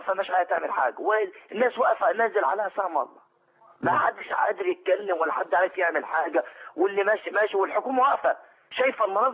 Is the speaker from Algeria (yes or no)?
no; Port Said, Port Said Governorate, Egypt; انا من بورسعيد